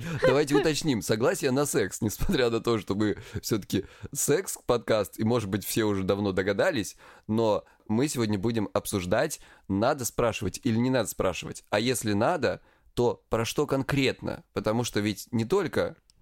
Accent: Krasnodar Krai, Russia; мне 36 лет, я психолог, я лысый, я мужик, я с Кубани.

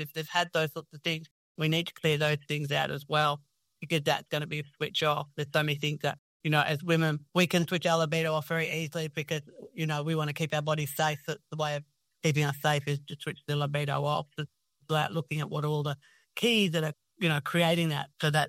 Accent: Australia; We grew up in Australia

